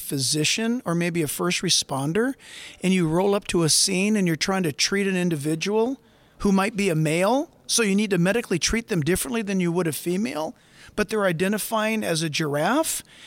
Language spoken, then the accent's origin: English; United States; I'm an American, but I don't put my faith in him to have a passport.